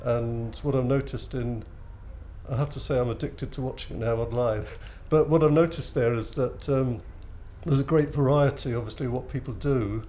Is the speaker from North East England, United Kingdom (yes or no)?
yes; Newcastle, North East England, United Kingdom; I come from Newcastle